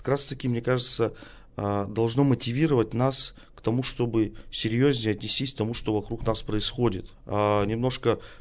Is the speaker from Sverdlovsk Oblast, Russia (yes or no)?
yes; Yekaterinburg, Sverdlovsk Oblast, Russia; born there; я родился в Екатеринбурге